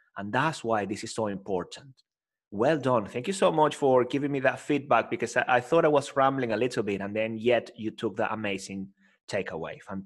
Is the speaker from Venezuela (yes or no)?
yes; Venezuela; moved away as an adult; also born or lived in Spain; So I left my home country, Venezuela, and I first moved to Spain.